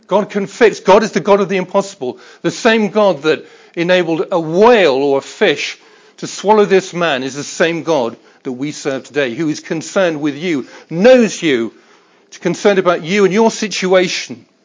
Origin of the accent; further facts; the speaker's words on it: United Kingdom; I understand, because I am very British, and I had for so many years a great English reserve, stiff upper lip, old chap.